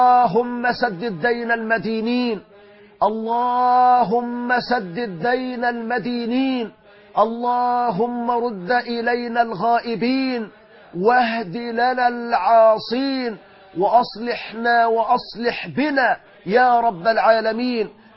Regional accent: Egypt; في بلادنا مصر

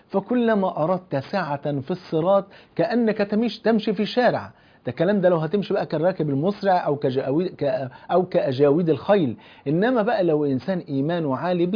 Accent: Egypt; لان حتى المثل عندنا في مصر بيقول ايه

